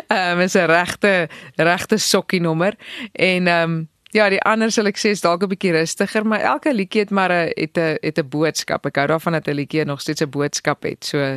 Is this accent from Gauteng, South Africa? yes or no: no; Western Cape, South Africa; ek is mos daar van die Kaap af, so is altyd vir my lekker om te sê, ek is van daar af, want ek geniet het baie om daar te woon.